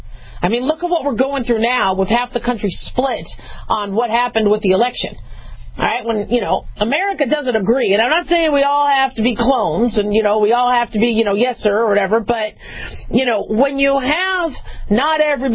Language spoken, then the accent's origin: English; California, United States; I love California. I'm from California, you know, so I'm still a Californian. Right? So not a Valley girl. I hate that term, but I was born there. I've lived there for some time.